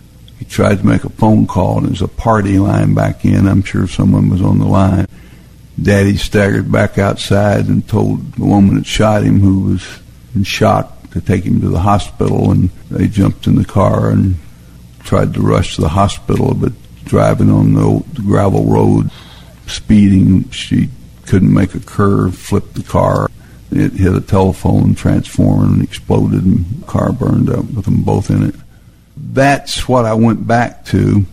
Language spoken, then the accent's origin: English; Crossett, Arkansas, United States; Never dreamed growing up in Crossett, Arkansas, as a young junior high school football player with a map posted on my wall.